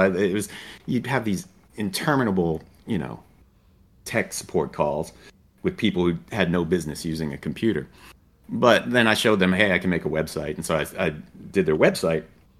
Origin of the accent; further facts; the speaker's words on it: San Antonio, Texas, United States; A friend of a friend, I'm from San Antonio, Texas